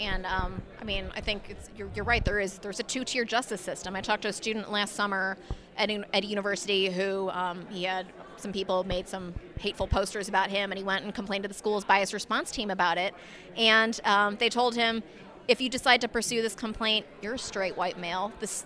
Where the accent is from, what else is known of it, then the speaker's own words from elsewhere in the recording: United States; I grew up in America and I thought that America was a free speech zone.